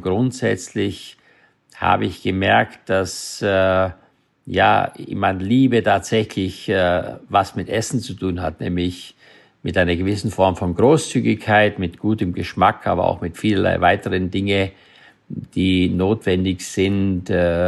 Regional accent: Styria, Austria; Ich bin in der Steiermark auf dem Bauernhof groß geworden

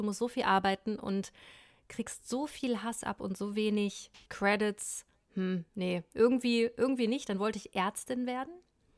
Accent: North Rhine-Westphalia, Germany; ich bin ja in eine andere Stadt gezogen dann. Das habe ich jetzt eben noch nicht gesagt, ich bin aufgewachsen in Ostwestfalen. In der Nähe von Bielefeld.

